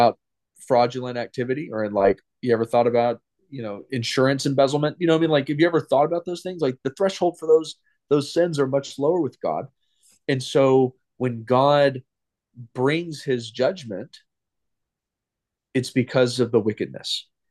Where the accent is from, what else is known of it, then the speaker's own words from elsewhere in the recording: United States; I'm not saying this to like make myself feel good because I'm an American or anything